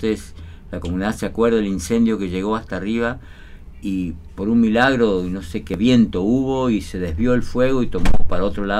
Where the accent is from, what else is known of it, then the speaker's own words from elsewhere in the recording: San Juan, Argentina; chicos jóvenes de allá de mi comunidad en San Juan, porque nosotros venimos desde San Juan a misionar acá.